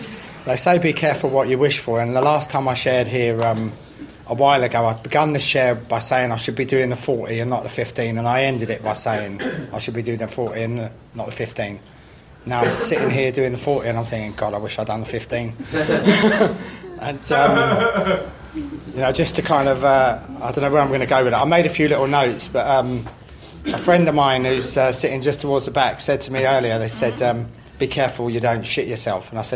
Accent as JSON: {"language": "English", "region": "London", "country": "United Kingdom", "tie": "born or raised there", "said": "I grew up in West London"}